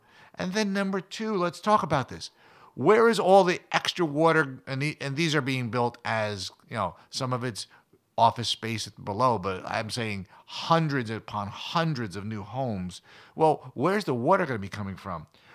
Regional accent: New Jersey, United States; Well, I grew up near Giant Stadium. I actually played at Giant Stadium.

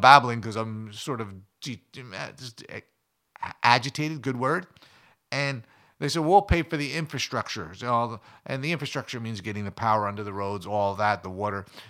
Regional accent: New Jersey, United States; Well, I grew up near Giant Stadium. I actually played at Giant Stadium.

